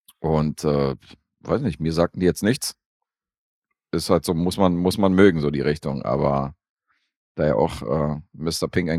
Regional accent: Serbia; Akkordeon finde ich natürlich geil als Serbe.

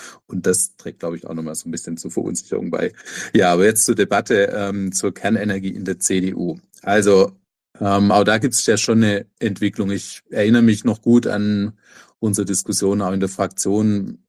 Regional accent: Ludwigsburg, Baden-Württemberg, Germany; nicht in meiner Heimatstadt Ludwigsburg zu investieren

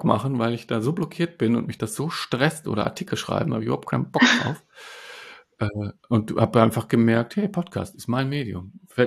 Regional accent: Germany; born there; Und ich bin ja dann hier in Deutschland geboren

